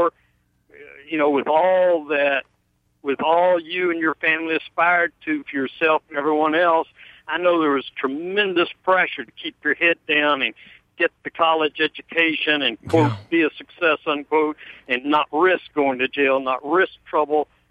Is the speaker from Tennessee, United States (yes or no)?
yes; Nashville, Tennessee, United States; I was a naive white kid growing up in Nashville when the congressman was at American Baptist and helping those others lead the sit-ins and marches.